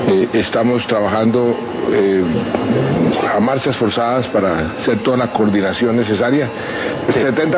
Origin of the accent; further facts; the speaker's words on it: Bogotá, Bogotá Capital District, Colombia; Yo soy de Bogotá, soy bogotano